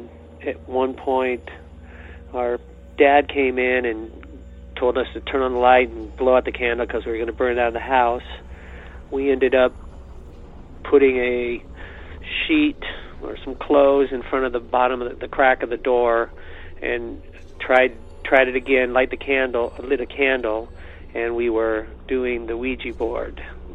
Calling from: California, United States; Hi, Derek. … I'm calling from California.

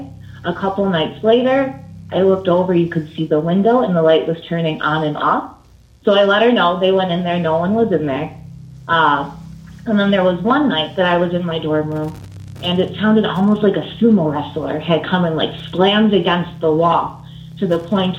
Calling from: Milwaukee, Wisconsin, United States; I'm calling from Milwaukee.

